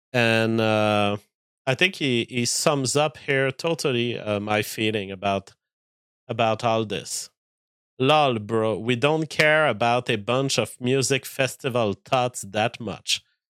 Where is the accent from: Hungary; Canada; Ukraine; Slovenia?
Canada; But the fact is, being a Canadian